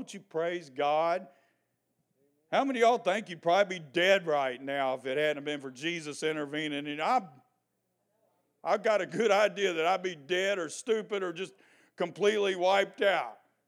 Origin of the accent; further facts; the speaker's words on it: United States; And growing up in America, you always get a second chance.